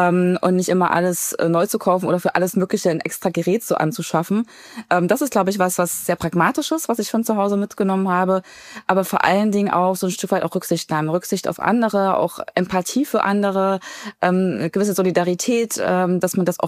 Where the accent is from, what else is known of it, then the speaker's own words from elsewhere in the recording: Gera, Thuringia, Germany; ich bin Ostdeutsche, ich bin in Gera geboren, aufgewachsen, meine Biografie bewegt sich eigentlich im ostdeutschen Raum